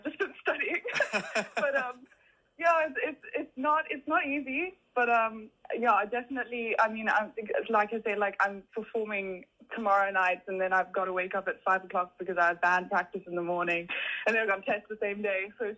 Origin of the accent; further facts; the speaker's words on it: Plettenberg Bay, Western Cape, South Africa; So I've grown up in Plettenberg Bay my whole entire life. I've actually never been inside of Joburg. I've only been through the airport.